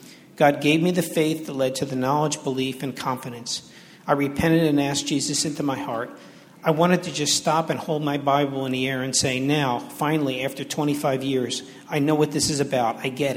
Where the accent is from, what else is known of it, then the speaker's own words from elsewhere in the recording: Philadelphia, Pennsylvania, United States; born there; I was born in Philadelphia and raised as a Roman Catholic.